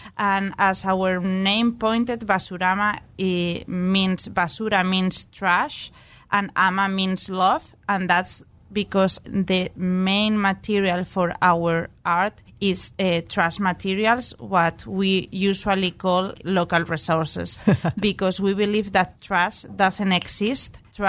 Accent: Spain; I'm from Spain

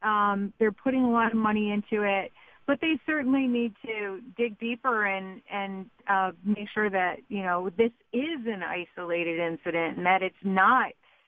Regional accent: Lancaster, United States; I am from Lancaster, and I just wanted to comment.

